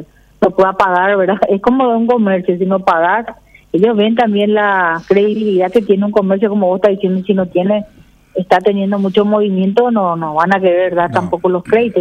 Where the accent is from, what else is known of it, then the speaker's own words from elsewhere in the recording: Paraguay; porque somos todos paraguayos